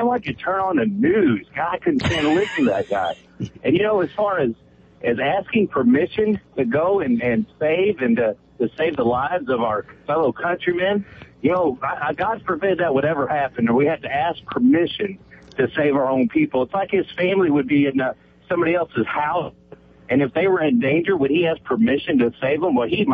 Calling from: Salem, United States; I'm down in Salem.

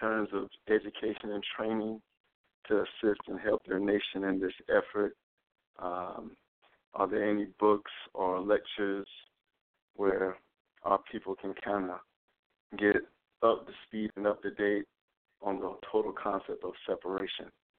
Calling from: Jacksonville, Florida, United States; Yes, this is … Jacksonville, Florida.

